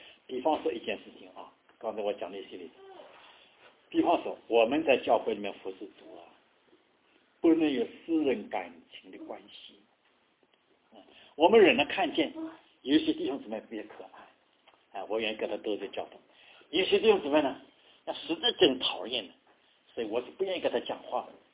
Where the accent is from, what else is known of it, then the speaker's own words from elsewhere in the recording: Zhejiang, China; 我们比方我是浙江人啊，我就喜欢跟浙江人在一起啊